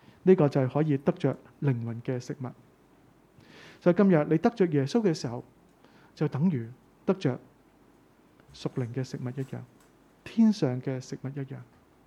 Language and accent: Chinese; Hong Kong; 帮助我们香港人兴起